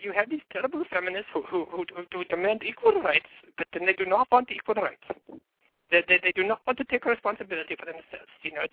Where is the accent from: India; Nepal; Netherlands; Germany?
India; now in Vancouver, United States; Well, yes, that is where I am currently working, but I am from India.